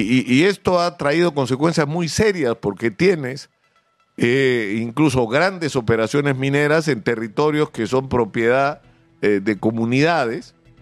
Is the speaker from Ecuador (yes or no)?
no; Peru; somos todos los peruanos los dueños del subsuelo